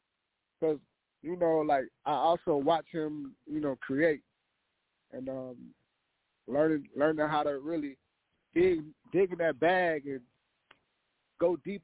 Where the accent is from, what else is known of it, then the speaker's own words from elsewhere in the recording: the Carolinas, United States; Because, you know, where I'm from, man, my small town is like, it's a lot of love and it's a lot of hate.